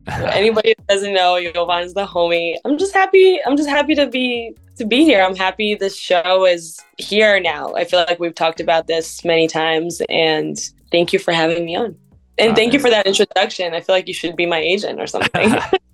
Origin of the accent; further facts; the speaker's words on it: New York, United States; And I'm such a New Yorker in every other way in my life and how I am.